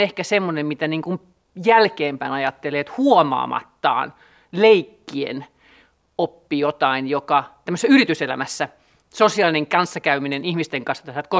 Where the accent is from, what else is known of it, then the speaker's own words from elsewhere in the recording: Helsinki, Uusimaa, Finland; Mä oon ihan helsinkiläinen. Mä oon parisalkainen helsinkiläinen